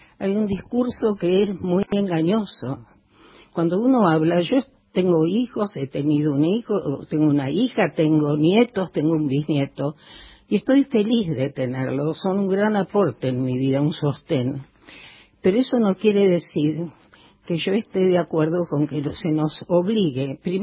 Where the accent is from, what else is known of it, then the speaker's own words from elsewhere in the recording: Tucumán, Argentina; y yo soy tucumana y me duele mucho